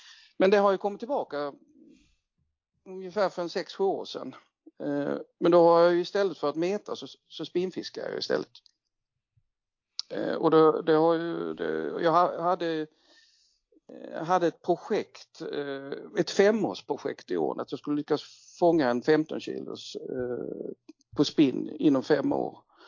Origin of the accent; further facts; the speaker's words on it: Sölvesborg, Blekinge, Sweden; also born or lived in Markaryd; Jag var 14 år. Och då var jag när jag bodde i Sölvesborg, det är där jag kommer ifrån. Och sen något år senare flyttade vi hela familjen till Markaryd